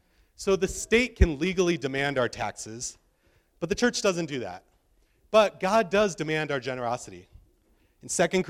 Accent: United States; I don't think I have an accent, but you think I have an accent. So I'm from America.

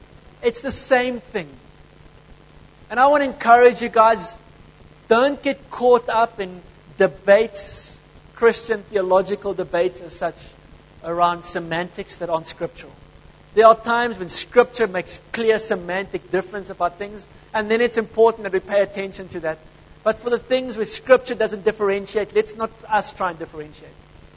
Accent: Kakamas, Northern Cape, South Africa; I come from Kaimusa. Does anyone know where Kaimusa is? Kakamas. They're in the middle of nowhere where nothing ever happens. Except there's like a river in the middle of nothing.

